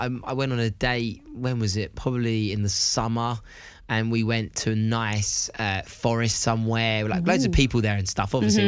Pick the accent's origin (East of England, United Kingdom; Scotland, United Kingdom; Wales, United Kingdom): East of England, United Kingdom; I am from Essex.